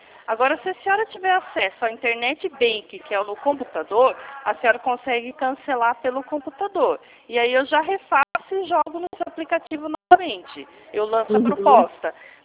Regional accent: São Paulo, Brazil; Eu sou de São Paulo, não falo do Rio de Janeiro

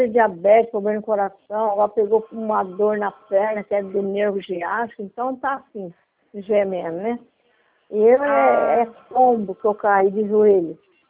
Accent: Birigui, São Paulo, Brazil; Eu sou de Birigui.

